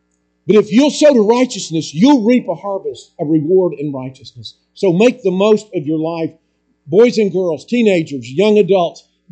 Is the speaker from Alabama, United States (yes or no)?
yes; Alabama, United States; I grew up in North Alabama. Chattanooga was not far away.